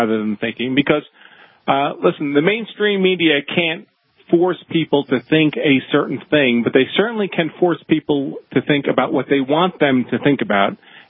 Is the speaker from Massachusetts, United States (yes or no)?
yes; Massachusetts, United States; now in Denver, United States; I came from Massachusetts, so it's a step up from my perspective.